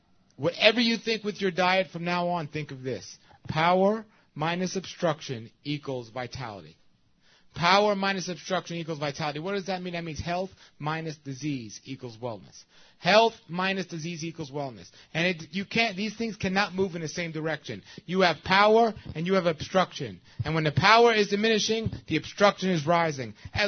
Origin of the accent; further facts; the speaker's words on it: New York, United States; You know, I grew up in New York.